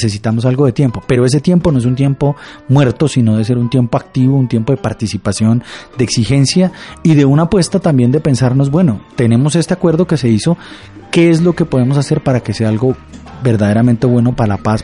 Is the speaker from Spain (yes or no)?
no; Colombia; lo que somos como colombianas y colombianos